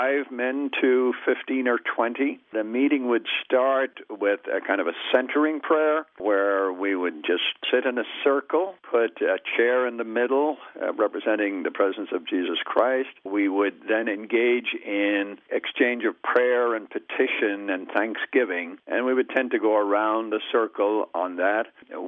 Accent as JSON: {"language": "English", "country": "Ireland", "tie": "born or raised there", "said": "I'm a regular practicing Catholic. I grew up in Ireland in the 40s, 50s."}